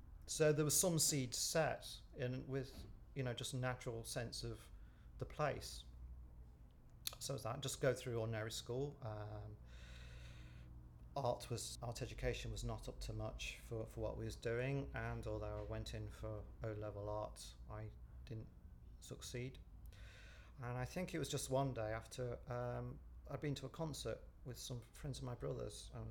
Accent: Nuthall, East Midlands, United Kingdom; I was born in Nottingham. I was born in a place called Nuttall, which is not far from Junction 26 near the M1.

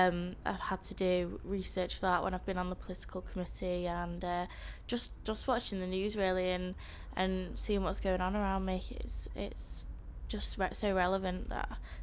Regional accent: Manchester, North West England, United Kingdom; I was born 7th of March 1992, so I'm 17, and I'm from Manchester.

